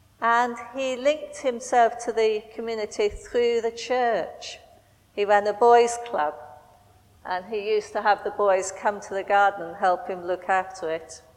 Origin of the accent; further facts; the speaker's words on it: Yorkshire and the Humber, United Kingdom; now in London, United Kingdom; I came from Yorkshire to live near London, and for a long, long time, Yorkshire was my home